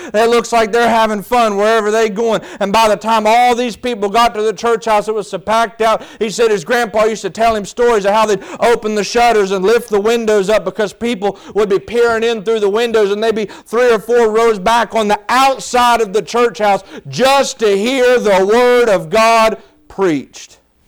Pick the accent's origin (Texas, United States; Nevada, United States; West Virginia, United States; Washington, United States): West Virginia, United States; I'm from West Virginia. I say roof. I don't say roof.